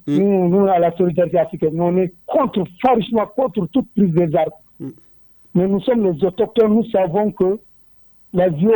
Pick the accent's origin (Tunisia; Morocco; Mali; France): Mali; Nous sommes des humains, nous sommes des Maliens de souche.